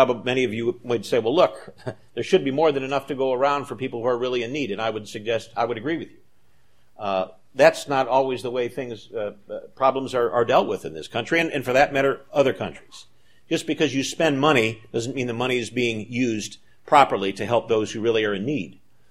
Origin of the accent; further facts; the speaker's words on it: Detroit, Michigan, United States; But I remember back in the 1960s, I grew up in Detroit in the 1960s. We had racially charged riots and burning in Detroit when I was in high school.